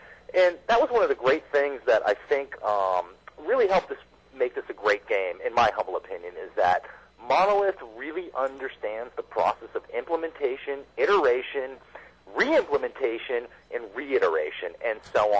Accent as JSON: {"language": "English", "town": "Boston", "region": "Massachusetts", "country": "United States", "accent": "Boston", "said": "I'm sorry, it's my Boston accent coming through."}